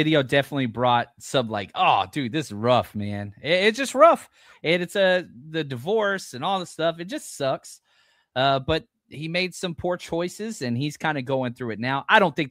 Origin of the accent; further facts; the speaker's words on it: Texas, United States; As a Texan, I can't do that at all.